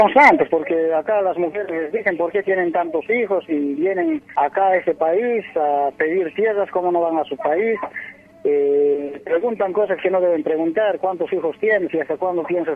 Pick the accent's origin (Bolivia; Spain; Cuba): Bolivia; moved away; Nosotros vinimos de Bolivia hace 9 años